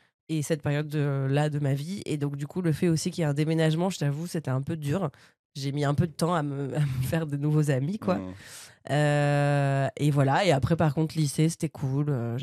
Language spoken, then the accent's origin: French; Bernay, Normandy, France; also born or lived in Île-de-France; à Bernay, donc là où j'ai grandi dans l'Eure, en Normandie. Et voilà, en fait, je suis née en région parisienne. Je suis arrivée à Bernay, donc ouais, je sais pas, 4 ans.